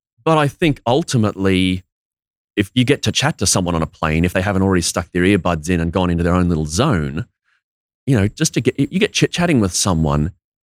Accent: Australia; accent: Australian; mine's probably not as pronounced as other Australian accents, partly because of what I do is communication.

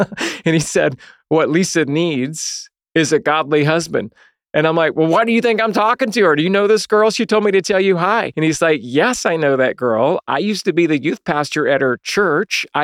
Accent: the South, United States; I grew up in the South where my mama taught me girls don't call boys.

